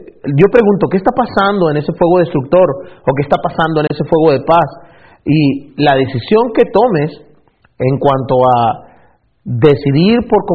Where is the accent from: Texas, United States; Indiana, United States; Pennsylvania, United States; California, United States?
Texas, United States; No está permitido en Texas, de donde yo vengo.